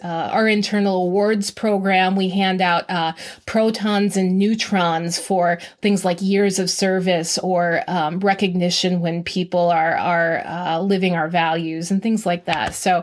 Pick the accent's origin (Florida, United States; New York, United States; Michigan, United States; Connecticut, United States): Michigan, United States; Grand Rapids; I grew up in Southeast Grand Rapids, have deep family roots here, wanted to stay in the state for college